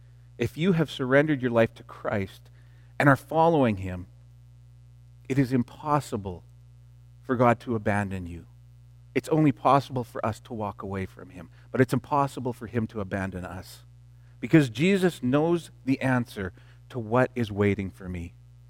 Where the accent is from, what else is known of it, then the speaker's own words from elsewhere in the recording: Greendale, United States; Our church, the church that I grew up in Greendale, was right across from a biker gang